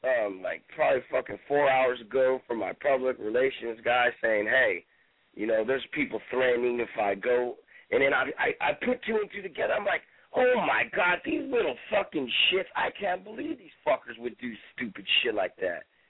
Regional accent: San Jose, California, United States; I'm in West Virginia right now. You know, I'm from San Jose, California.

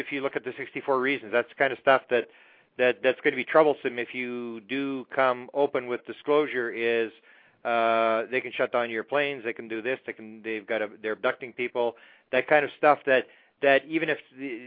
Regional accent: Canada; I'm a Canadian.

